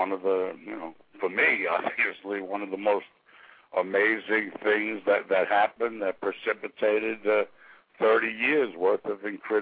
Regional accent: New York, United States; You know, I was from New York, obviously, and you know, from 65 to 69, I did a lot of damage

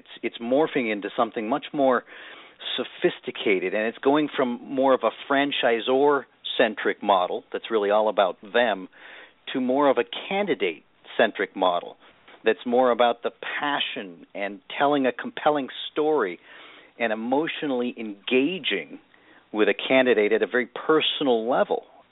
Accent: Stanford, California, United States; My father was a professor at Stanford University, so I grew up on the Stanford campus

